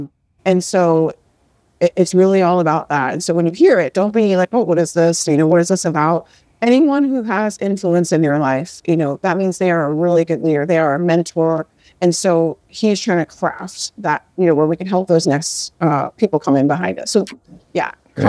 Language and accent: English; Bradenton, Florida, United States; as you know, I am from Bradenton, Florida, which is 1 hour south of Tampa. So, you know, it's home for me. I mean, that's where I did a lot of my growing years.